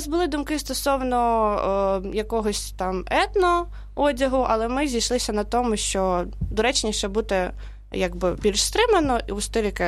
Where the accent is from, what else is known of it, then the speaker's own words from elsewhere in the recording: Kyiv, Ukraine; як ведучі вже зазначили. Я взагалі з Києва. Тут живу, працюю, навчаюсь.